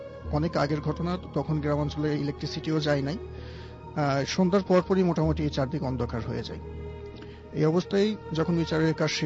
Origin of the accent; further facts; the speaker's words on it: Dhaka, Dhaka Division, Bangladesh; আমি মোহাম্মদপুর ঢাকা থেকে আসছি।